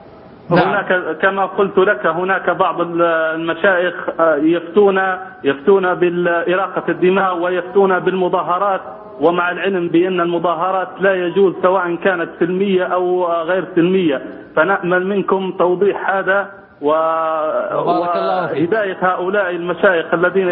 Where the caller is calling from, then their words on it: Libya; من ليبيا.